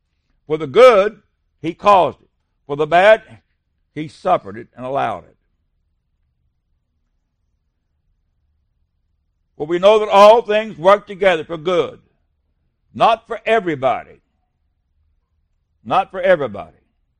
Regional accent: West Virginia, United States; I'm a hillbilly from West Virginia.

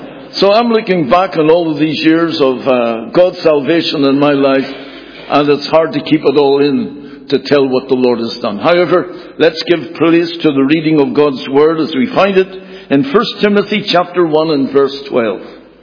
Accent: Belfast, Northern Ireland, United Kingdom; born there; I was born on the Donegal Road in Belfast.

